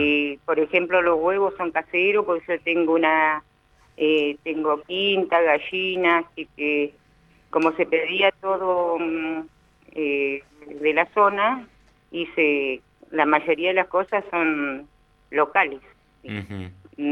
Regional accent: Maquinchao, Río Negro, Argentina; Así que mi pueblo es hermoso, digo yo. Así que también aprovecho de invitar a la gente que esté escuchando, que venga a Maquinchao, que conozca, tenemos lugares muy hermosos para conocer.

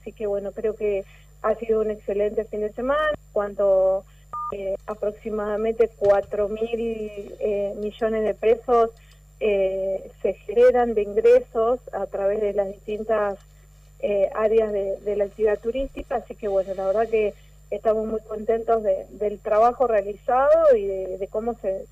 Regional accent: La Paz, Entre Ríos, Argentina; La Paz es mi ciudad natal

